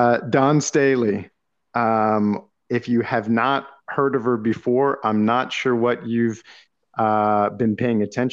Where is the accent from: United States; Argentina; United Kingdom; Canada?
Canada; Mississauga, Ontario; Mississauga's own. I got to rep my city here, my hometown.